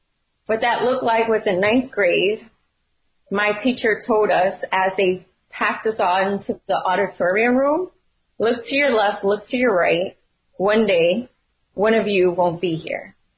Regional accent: Philadelphia, Pennsylvania, United States; I grew up in North Philadelphia in a neighborhood called Badlands, which is in the Kensington Fairhair area in Philadelphia.

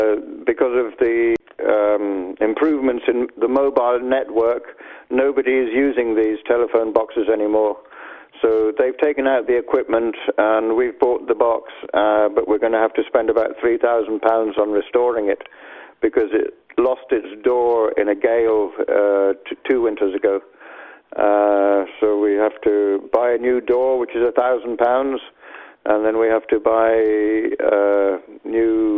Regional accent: Ireland; born or raised there; also born or lived in London

